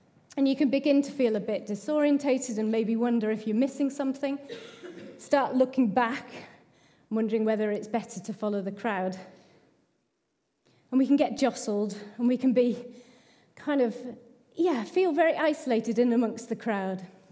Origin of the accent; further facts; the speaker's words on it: North West England, United Kingdom; And as I say, you know, growing up in the Lake District, I'm good at queuing and I'm good at, you know, being patient